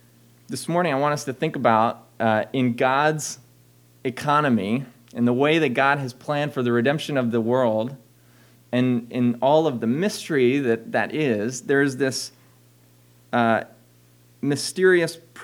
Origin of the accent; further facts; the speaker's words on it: Maryland, United States; I grew up in Baltimore County, so I'm a Terps fan.